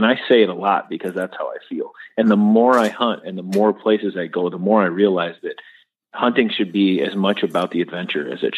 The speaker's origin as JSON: {"language": "English", "region": "Minnesota", "country": "United States", "tie": "born or raised there", "lives_now": "Kentucky, United States", "said": "I grew up and I live and breathe whitetails at my place in Kentucky, you know, and I grew up with them in Minnesota"}